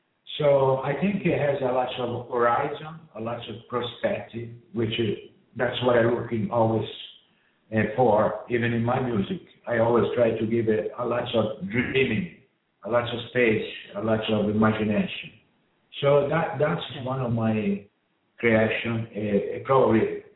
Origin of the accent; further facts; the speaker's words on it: Italy; English is a second language; now in United States; You know that I'm from Italy.